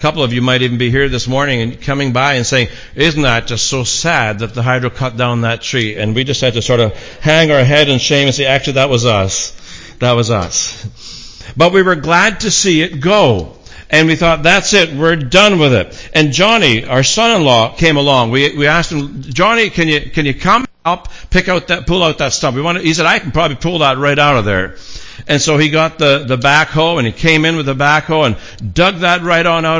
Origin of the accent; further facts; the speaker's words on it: Scotland, United Kingdom; While being a Scotsman and knowing that the branches were growing up near the hydro tree and near the hydro line